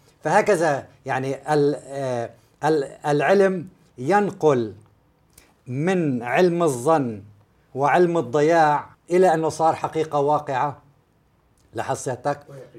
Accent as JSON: {"language": "Arabic", "town": "Aleppo", "region": "Aleppo Governorate", "country": "Syria", "tie": "born or raised there", "said": "عم بحكي من ناحية عمري. كان عندنا في حلب قضيتين كذب، أنا كنت حاضرهم لما كنت شاب صغير"}